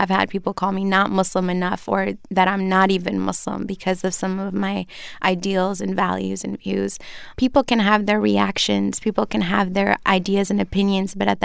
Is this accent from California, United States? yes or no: no; Flint, Michigan, United States; You know, I grew up in Flint, Michigan, always other, never wholly human, never fully one thing or another. If I went to Syria, I was the American. In Flint, I was the little Arab girl.